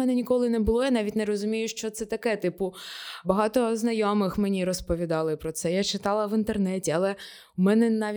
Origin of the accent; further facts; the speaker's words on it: Donetsk Oblast, Ukraine; Всі просто думають, що якщо я з Донецької області, то я вже звикла.